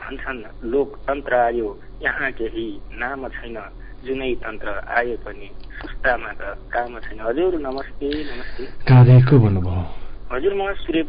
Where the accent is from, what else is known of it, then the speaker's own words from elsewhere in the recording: Dang, Lumbini Province, Nepal; मेरो घर दाङ